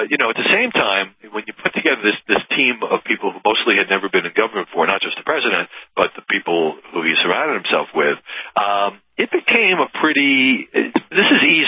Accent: Brooklyn, New York, United States; the reason that we know how to talk to each other is I'm from Brooklyn and you're from Queens.

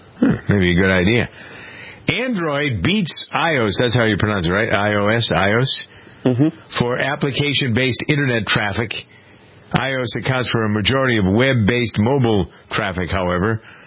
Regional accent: Framingham, Massachusetts, United States; Bose is headquartered here in my hometown of Framingham.

